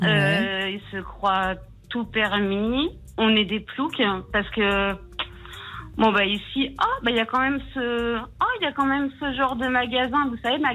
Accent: Normandy, France; Moi là-bas, je viens de Normandie.

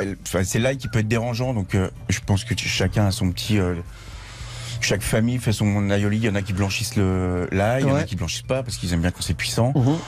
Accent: Redon, Brittany, France; parce que je suis de Redon.

